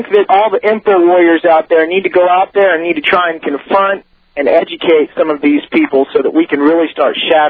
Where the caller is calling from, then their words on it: Houston, Texas, United States; Calling from Houston, Alex.